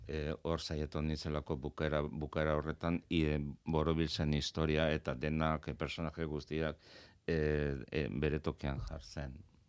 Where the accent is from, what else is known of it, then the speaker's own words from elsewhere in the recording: Azkoitia, Basque Country, Spain; ni badak eta azkoitearra naiz, eta azkoitiko humorea zaguzen dut, ez? Eta oso euskalduna naiz alde horretan.